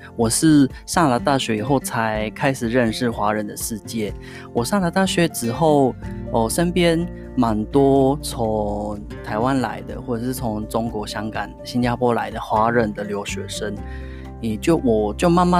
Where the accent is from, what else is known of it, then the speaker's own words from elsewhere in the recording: Japan; first language Japanese; Chinese is a second language; now in Singapore; 我个人是我是会一些中文跟英文，然后日文是我的母语嘛，所以三个语言都可以用